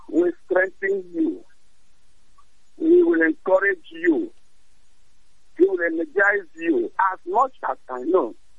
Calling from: Nigeria; I'm calling from Igocha, Biafra land.

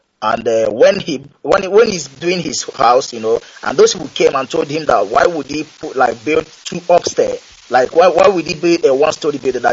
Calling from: United Arab Emirates; I'm calling from United Arab Emirates.

